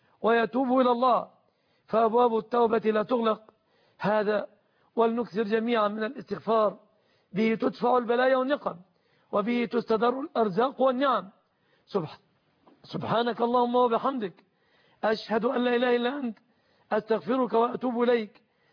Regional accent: Egypt; بلادنا مصر

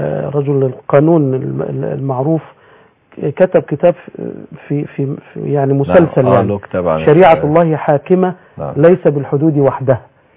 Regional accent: Egypt; بلدنا مصر

